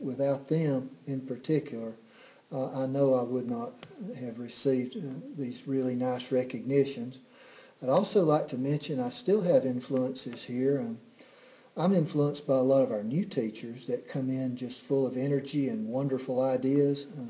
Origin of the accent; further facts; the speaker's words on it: North Carolina, United States; I'm from Jackson County. My dream was to teach at the old Cullowhee School